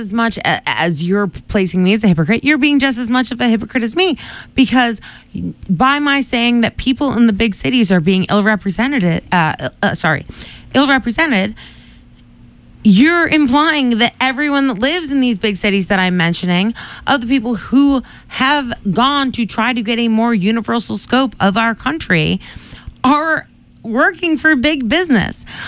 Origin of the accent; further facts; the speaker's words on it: Quincy, Massachusetts, United States; I grew up in Quincy, Massachusetts, where the population at the time I grew up was 60% Irish, Italian, or Irish-Italian mix